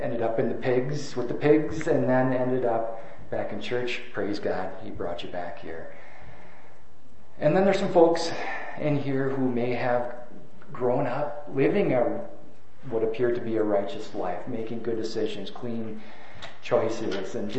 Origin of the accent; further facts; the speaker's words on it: Wisconsin, United States; But I grew up there and came to Christ at a men's retreat. And you know, growing up in Wisconsin